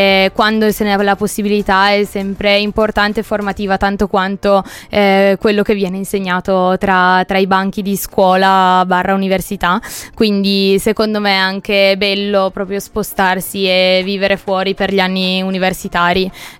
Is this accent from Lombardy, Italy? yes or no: no; Piedmont, Italy; io sono piemontese, abito una cinquantina di chilometri da Torino